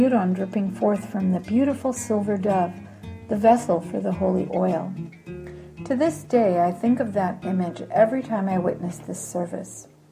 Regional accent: United States; born there; I love the fact that as an American-born Armenian, we get to celebrate Christmas with the rest of the country

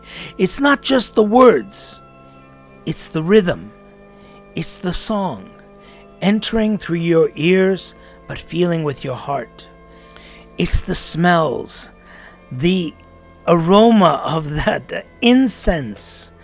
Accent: United States; born there; Now, I am American-born, and I could vouch for this.

